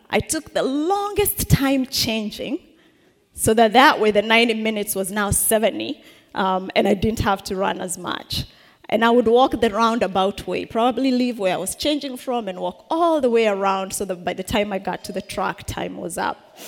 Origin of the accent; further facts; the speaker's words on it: Kenya; I'm Kenyan. And the first thing they want to say is, oh, by the way, do you run? I said, oh, I'm the Kenyan that doesn't run. I'm that Kenyan.